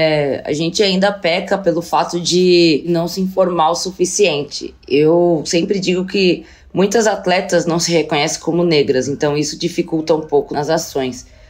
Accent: Brazil; Inclusive pelo fato de eu ir sozinha, como brasileira

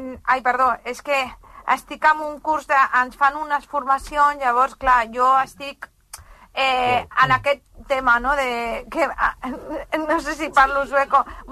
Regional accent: Cornellà, Catalonia, Spain; soc de Cornellà de tota la vida. Jo, en realitat

